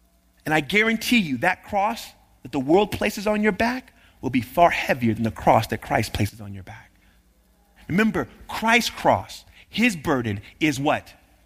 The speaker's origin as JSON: {"language": "English", "region": "California", "country": "United States", "said": "I'm from the Bay Area, right? We're right next door to Berkeley."}